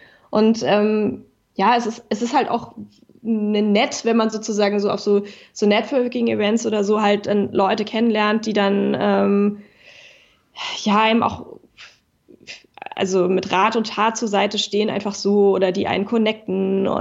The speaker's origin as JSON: {"language": "German", "region": "Berlin", "country": "Germany", "said": "Hauptstadt, ja, Berlin ist meine Heimat. Ich komme aus Berlin, ich liebe Berlin und es ist auch kein Zufall, dass wir jetzt hier gegründet haben."}